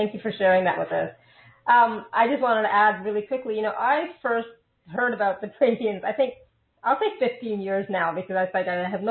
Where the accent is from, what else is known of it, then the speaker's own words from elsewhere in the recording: India; English is a second language; I mean, I'm Indian. I'm from India. All I knew was about was gods and goddesses.